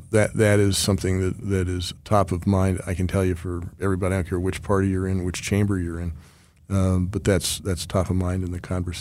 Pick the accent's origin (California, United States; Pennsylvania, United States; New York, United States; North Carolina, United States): Pennsylvania, United States; I keep saying I'm from York County, and York County – mine, we have Rutter's subs.